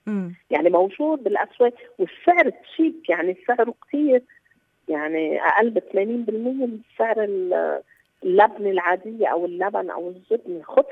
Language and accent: Arabic; Lebanon; نحن التجار كثير اوادم عندنا بلبنان.